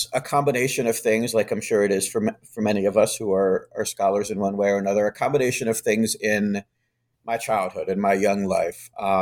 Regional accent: Charlottesville, Virginia, United States; I grew up in Charlottesville, which, as we all know, for the last few years is such a contested space of historical representation.

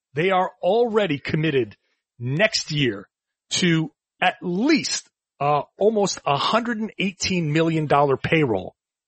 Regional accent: Boston, Massachusetts, United States; accent: Boston; I almost busted out my old Boston accent there.

